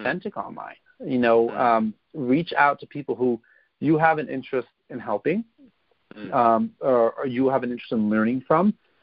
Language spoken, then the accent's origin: English; St. Louis, Missouri, United States; I've connected with people because I grew up in St. Louis, and on their profile it said they're from St. Louis.